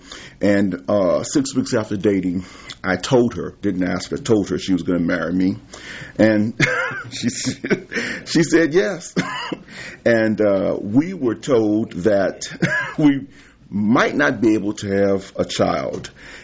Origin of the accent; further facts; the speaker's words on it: New Orleans, Louisiana, United States; born there; I was born in New Orleans, 4 pounds, 14 ounces.